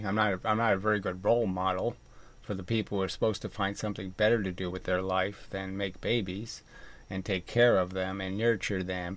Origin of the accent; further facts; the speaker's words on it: Louisiana, United States; I grew up in Louisiana, though. And a lot of nature down there.